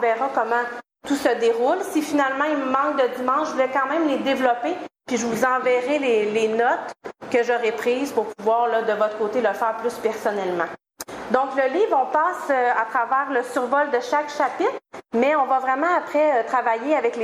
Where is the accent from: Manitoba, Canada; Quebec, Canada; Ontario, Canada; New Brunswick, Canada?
Quebec, Canada; Sorel; also born or lived in Montreal; moi, je viens de Sorel, dans le fond. J'étais 20 ans à Sorel, là-bas.